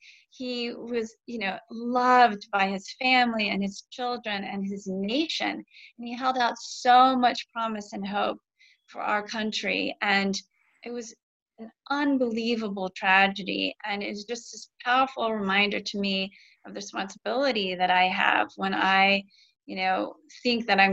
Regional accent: Lexington, Ohio, United States; But, you know, I'm from Ohio originally, Lexington.

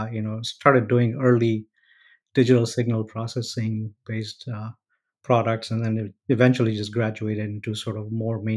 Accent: Kenya; I am actually born, raised in Kenya. So if you're aware, that's a country in East Africa. I am of Indian descent, but I was born in Kenya. So was my dad. And my grandfather immigrated to Kenya at the early age of 12. So so effectively Kenyan.

